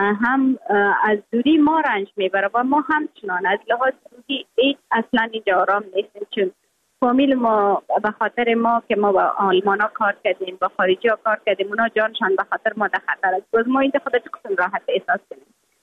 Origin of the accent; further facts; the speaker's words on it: Afghanistan; یگانه چیزی که ما از افغانستانم رای خود وعده کرده بودم، برآمده بودم، به می وعده برآمده بودم که ما دوباره از خود یک چیز ساخته پس میاییم افغانستان.